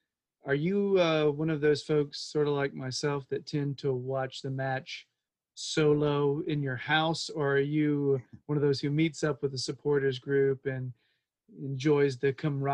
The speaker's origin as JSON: {"language": "English", "town": "Winston-Salem", "region": "North Carolina", "country": "United States", "said": "I'm from North Carolina, right?"}